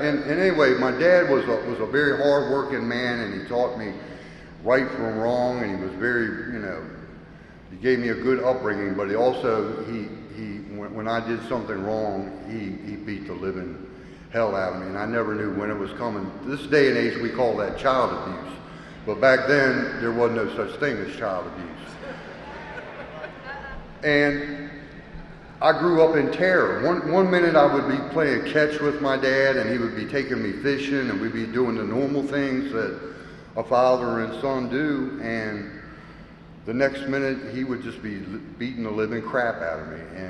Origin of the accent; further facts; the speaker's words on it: Maryland, United States; So here goes … I grew up in Southern Maryland on a farm. I was born in 1957.